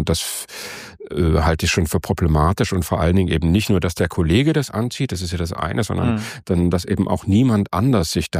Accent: East Germany, Germany; ich bin in der DDR groß geworden

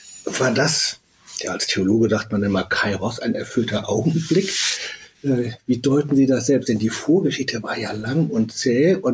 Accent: West Germany, Germany; Ich bin ja selber in Westdeutschland geboren, aufgewachsen

